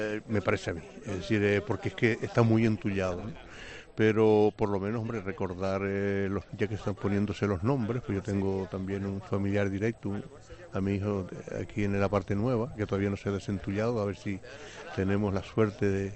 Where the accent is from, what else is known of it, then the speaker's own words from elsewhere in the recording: Las Manchas, Canary Islands, Spain; born there; por la zona esa de la parte del Corazoncillo, donde yo nací